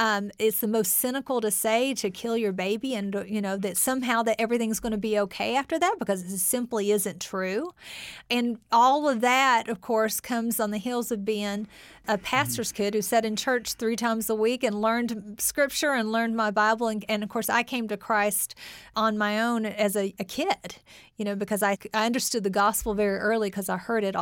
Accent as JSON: {"language": "English", "town": "Paintsville", "region": "Kentucky", "country": "United States", "tie": "born or raised there", "said": "I grew up in Appalachia."}